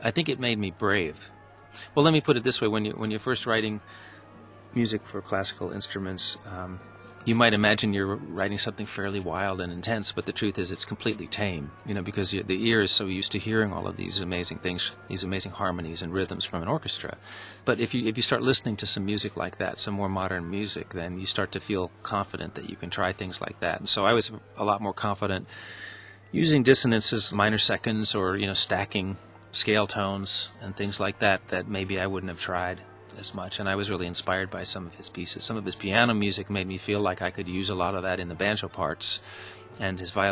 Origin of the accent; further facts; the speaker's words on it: New York City, New York, United States; I'm from New York City and I grew up on 100th Street in West End